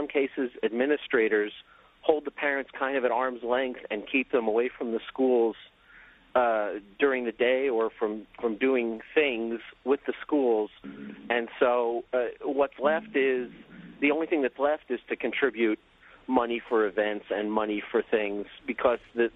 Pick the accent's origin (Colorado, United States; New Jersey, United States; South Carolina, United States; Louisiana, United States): New Jersey, United States; I'm from New Jersey where the state is fairly generous on per pupil spending.